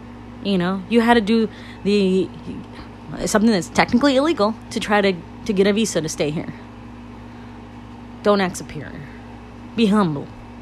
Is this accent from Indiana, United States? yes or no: no; California, United States; I grew up in Orange County, which I did. And I went to school in Fullerton, it was Yorba Linda, Brea area.